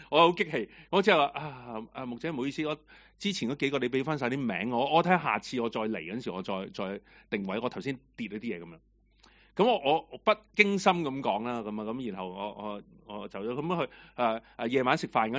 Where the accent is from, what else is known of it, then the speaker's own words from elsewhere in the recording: Hong Kong; 如果给我们香港人看我们都挺害怕的